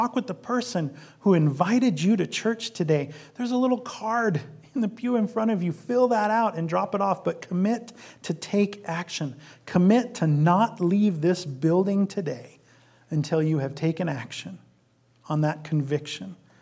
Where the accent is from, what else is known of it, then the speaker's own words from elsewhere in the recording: Illinois, United States; And so I grew up right outside Chicago, went to a public school right outside Chicago.